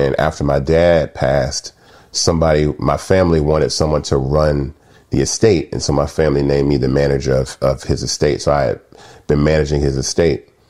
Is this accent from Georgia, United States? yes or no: yes; Atlanta, Georgia, United States; also born or lived in Memphis; So I was born in Memphis, left Memphis at an early age and moved to Atlanta.